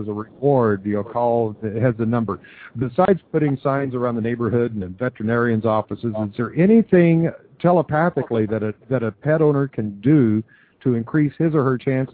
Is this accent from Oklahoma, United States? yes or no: yes; Oklahoma, United States; I know that I'm in a real minority group. I was born and raised in Oklahoma.